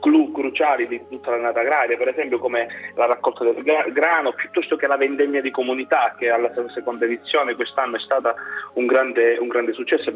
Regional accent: Sicily, Italy; Noi siamo giovani che provengono dal territorio, siamo di Polizzi piuttosto che di Valle d'Olmo, di Valle Lunga, di Petralia, siamo giovani che frequentano il territorio, siamo del territorio

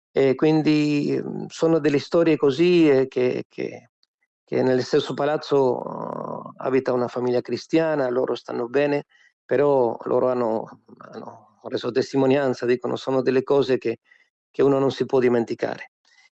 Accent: Argentina; per esempio io sono argentino

